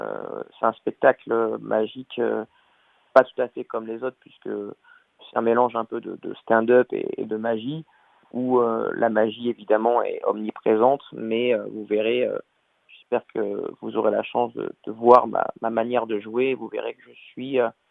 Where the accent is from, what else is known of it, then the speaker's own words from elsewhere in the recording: Clermont-Ferrand, Auvergne-Rhône-Alpes, France; je suis originaire et natif de Clermont-Ferrand.